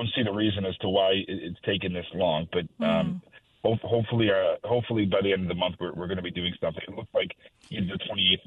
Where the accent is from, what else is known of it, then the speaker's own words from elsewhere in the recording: Brookfield, Connecticut, United States; it runs from essentially from Brookfield, where that's my hometown, all the way up to the Massachusetts border.